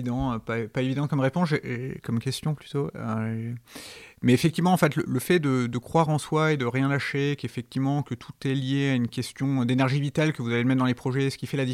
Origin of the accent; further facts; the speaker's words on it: Auvergne-Rhône-Alpes, France; born there; Moi, je suis né dans la Drôme. un petit peu au nord de Montélimar.